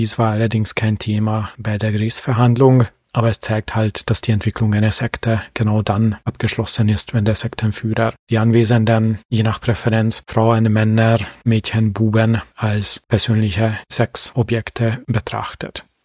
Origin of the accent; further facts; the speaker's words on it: Hungary; German is a second language; moved away; Ich fand ja als Kind in Ungarn immer, dass eben der Nikoló, der Weihnachtsmann oder Väterchen Winter quasi, die ungarische Version vom Weihnachtsmann und eben das Jesuskind sehr stark vermischt wurden